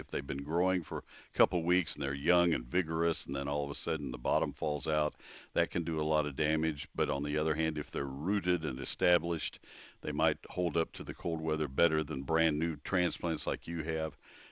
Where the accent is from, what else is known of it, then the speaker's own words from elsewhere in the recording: College Station, Texas, United States; I grew up in College Station, and I can remember several cold spells that would have been extreme enough to kill olive trees.